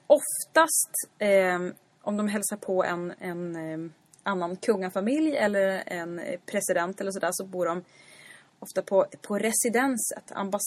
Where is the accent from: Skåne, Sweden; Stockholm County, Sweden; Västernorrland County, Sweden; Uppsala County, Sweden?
Västernorrland County, Sweden; Sundsvall; Jag sa, ja, jag kommer från, från Sundsvall.